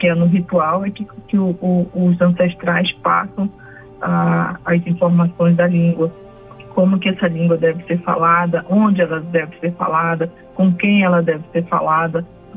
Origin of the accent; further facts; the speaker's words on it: Santo Antônio do Içá, Amazonas, Brazil; Eu sou do povo Cocama. … Sou do Alto Solimões, no Amazonas, de Santo Antônio do Içá. Sou professora da Universidade de Brasília.